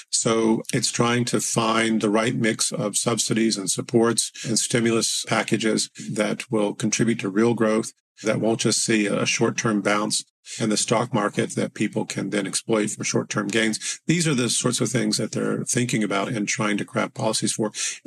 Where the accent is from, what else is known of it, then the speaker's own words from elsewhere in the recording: United States; in the United States, again, as an American, I'll pick on the U.S., not again because I have some anger towards my country